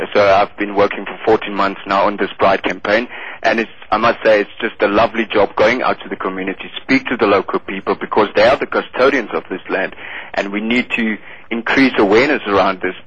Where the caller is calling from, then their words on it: Steinkopf, Northern Cape, South Africa